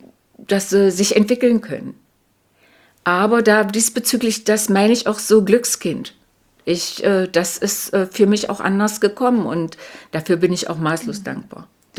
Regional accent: East Germany, Germany; Ja, ich sehe mich als Ostdeutsche, aber ich sehe mich jetzt im Ganzen auch als Deutsche.

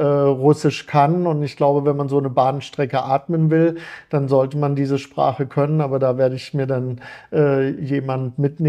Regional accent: Baden-Baden, Baden-Württemberg, Germany; Also ich komme aus Baden-Baden. Vielleicht ist das der Grund.

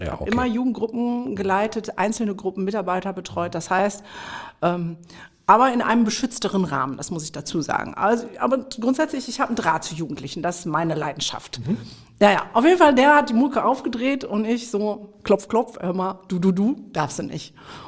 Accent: Mülheim an der Ruhr, North Rhine-Westphalia, Germany; wir kommen beide aus dem Pott, weil wir sind ja hier in Mülheim, in meiner Heimatstadt. Ja. Hier bin ich groß geworden

